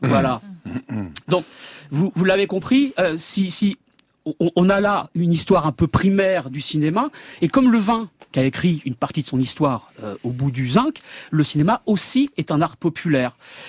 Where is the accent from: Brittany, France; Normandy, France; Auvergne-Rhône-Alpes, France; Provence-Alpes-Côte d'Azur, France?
Normandy, France; en tant que Normand, c'était un peu trop facile, le cidre et le Calvados.